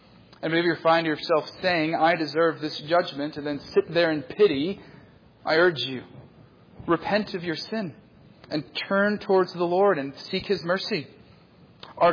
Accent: United States; I look and I act like the country I'm from, and the world knows I'm an American.

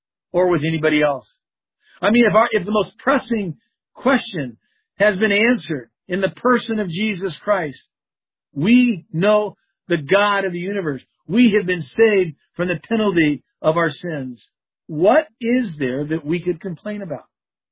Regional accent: California, United States; I didn't know this growing up in Southern California.

